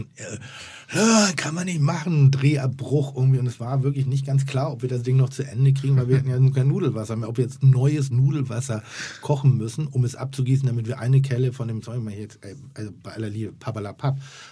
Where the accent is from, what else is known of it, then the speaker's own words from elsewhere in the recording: Pinneberg, Schleswig-Holstein, Germany; Ich nehme immer Butter. Ich bin aus Pinneberg.